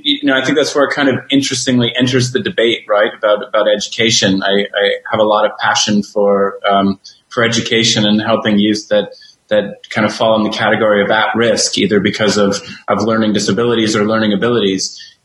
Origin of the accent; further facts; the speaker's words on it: Burnaby, British Columbia, Canada; So I grew up in British Columbia, Canada, a little suburb of Vancouver called Burnaby. And then I lived in Vancouver most of my life.